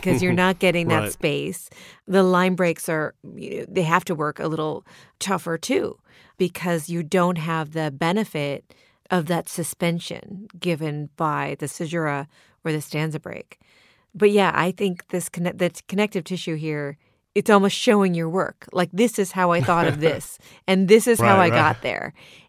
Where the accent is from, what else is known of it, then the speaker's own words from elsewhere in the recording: Sonoma, California, United States; as I was doing that drive up from my hometown of Sonoma, California to Lake Tahoe